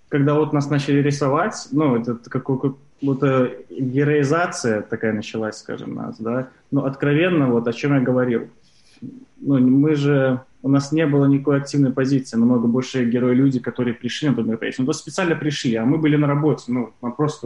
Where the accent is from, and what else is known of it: Belarus